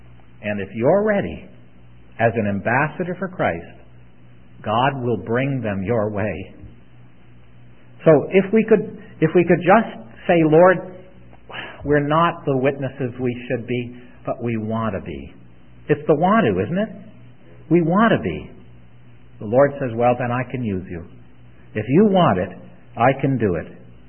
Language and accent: English; St. Catharines, Ontario, Canada; I'm from a little town across the lake, St. Catharines.